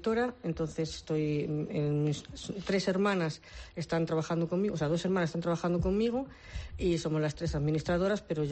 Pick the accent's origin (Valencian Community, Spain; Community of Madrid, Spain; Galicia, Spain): Community of Madrid, Spain; Madrid; born there; moved away; veníamos de Madrid, porque mi padre, aunque es gallego, bueno, era gallego, mi madre de Toledo, se conocieron en Madrid, nacimos las cuatro en Madrid, nos vinimos para aquí